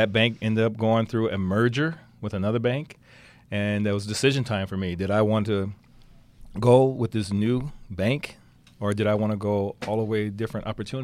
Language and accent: English; Los Angeles, California, United States; I am from Los Angeles. I am from the city.